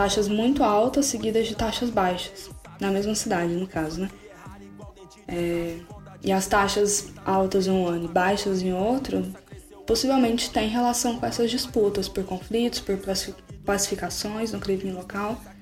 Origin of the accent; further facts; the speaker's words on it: Minas Gerais, Brazil; Eu sou do Triângulo, né? Eu sou de uma cidade com um pouco mais de 100 mil habitantes e eu fiz a minha graduação em Uberlândia.